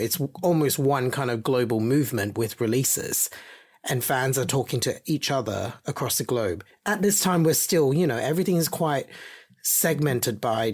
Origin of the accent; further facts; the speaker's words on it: Australia; Because obviously, you know, I grew up in Australia, you were here in the UK.